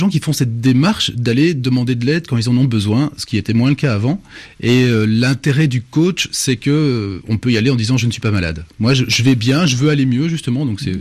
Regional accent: Belgium; donc moi je viens de Belgique

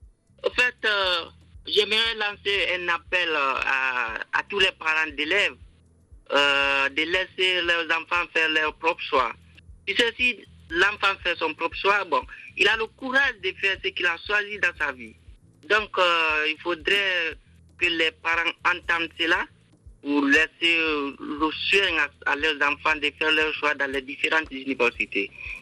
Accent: Guinea; surtout chez nous en Guinée ici

